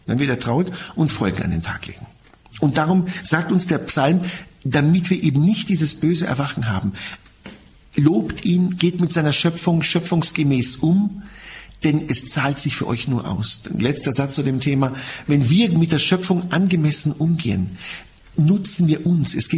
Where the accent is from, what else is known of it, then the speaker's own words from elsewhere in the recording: Israel; Ich bin in Israel aufgewachsen, will ich kurz einflechten, im Heiligen Land, und habe einen sehr soliden Einstieg in das Judentum bekommen. Ich habe sehr viel Judentum schon als Kind lernen dürfen.